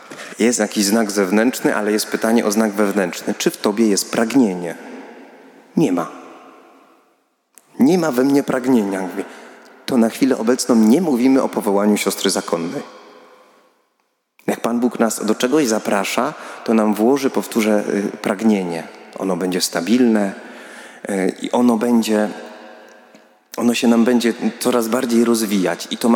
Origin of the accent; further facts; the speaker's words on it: Katowice, Silesian Voivodeship, Poland; Ja pochodzę z Katowic Ligoty